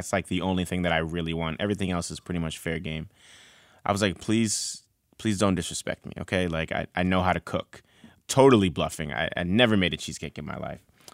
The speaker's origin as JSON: {"language": "English", "town": "Bronx", "region": "New York", "country": "United States", "tie": "born or raised there", "said": "Well, I was veering off on the wrong path, as that's easy to do growing up in the South Bronx"}